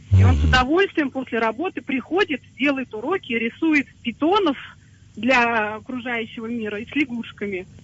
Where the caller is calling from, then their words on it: Moscow, Russia; мне 36 лет, я из Москвы.